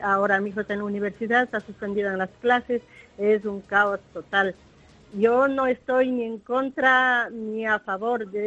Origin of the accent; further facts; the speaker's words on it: Ecuador; moved away as an adult; Yo soy ecuatoriana, llevo 5 años aquí. He venido porque mi esposo ya lleva como 15 años aquí.